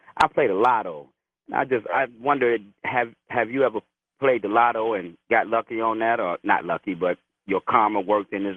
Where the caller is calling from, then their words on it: Detroit, Michigan, United States; Ernest, I'm from Detroit. I'm on the east side over here by Indian Village, man.